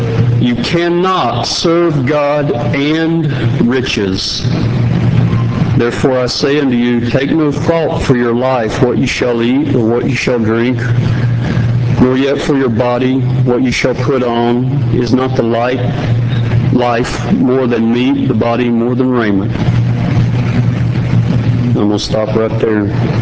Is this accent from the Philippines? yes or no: no; Appalachia, United States; But originally I'm from the Appalachian Mountains.